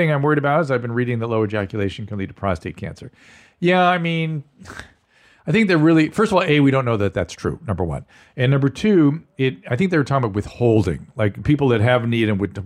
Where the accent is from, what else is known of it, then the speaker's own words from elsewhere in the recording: Buenos Aires, Argentina; English is a second language; Sorry if my English is not the best. I'm from Buenos Aires, Argentina.